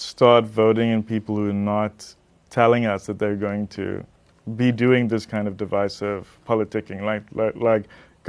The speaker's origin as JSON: {"language": "English", "country": "South Africa", "said": "okay, you're a Zimbabwean, I'm a South African."}